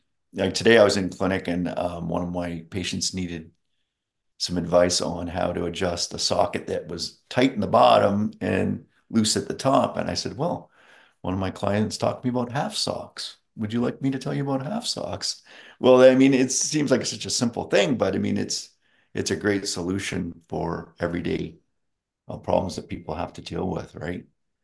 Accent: Woodstock, Ontario, Canada; I grew up in Woodstock, Ontario, from grade 6 on. I lived in about 5 different other small towns before that, but ended up in Woodstock.

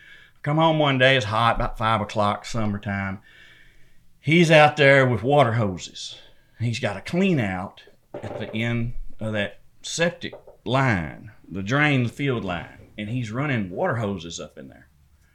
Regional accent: Texas, United States; septic tanks have been a big part of my life living in the country. We're from East Texas, out in the country.

